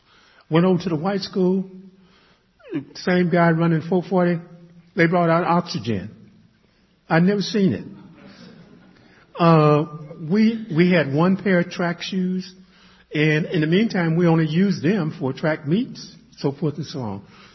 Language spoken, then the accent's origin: English; Caruthersville, Missouri, United States; I told him I was from Caruthersville